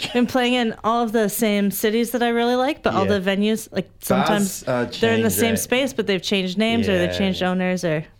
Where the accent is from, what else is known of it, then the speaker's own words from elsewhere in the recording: Seattle, Washington, United States; I'm from Seattle, Washington.